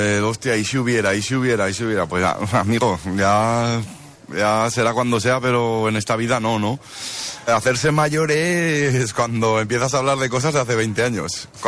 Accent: Azuara, Aragon, Spain; Un amigo de mi pueblo, de lo que hablábamos antes, de Azuara.

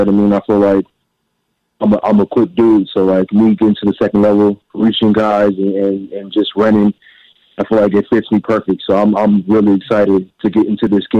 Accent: Los Angeles, California, United States; I'm from California originally, Los Angeles area, and I didn't know anything about Oregon State, you know what I mean?

